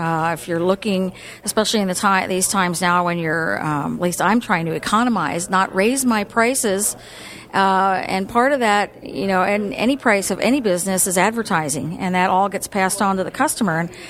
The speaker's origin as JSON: {"language": "English", "town": "Kingston", "region": "Washington", "country": "United States", "tie": "born or raised there", "said": "I really enjoyed being in the local venue here and finding out about my hometown after many, many years of not knowing anything about it. And Chamber was a good way to do that. And especially being on the board, you do get to know what's going on in Kingston"}